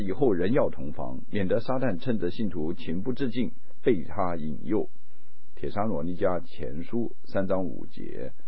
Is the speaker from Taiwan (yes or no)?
no; China; 我们中国人说婚姻是终身大事，也是百年好合，是天作之合。